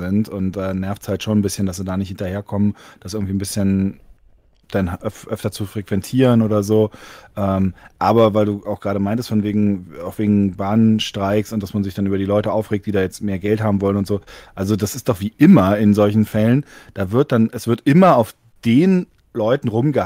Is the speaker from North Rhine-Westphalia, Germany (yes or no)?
no; Berlin, Germany; weil ich komme ja aus Berlin. Und Berlin ist ja auch sehr dreckig